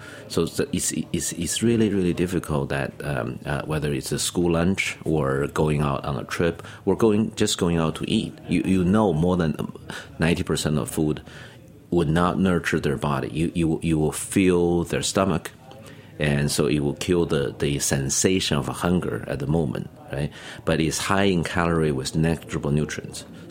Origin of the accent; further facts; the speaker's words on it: Beijing, China; I grew up in Beijing, right? It's just not enough.